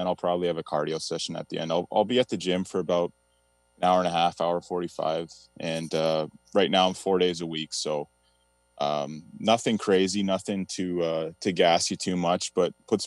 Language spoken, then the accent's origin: English; Kingston, Ontario, Canada; Yeah, I'm from Kingston.